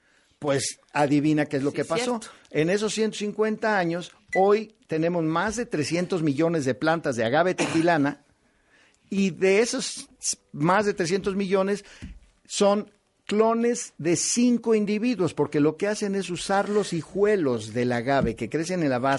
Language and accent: Spanish; Mexico; como mexicanos, todos los que estamos en esta uh-huh. mesa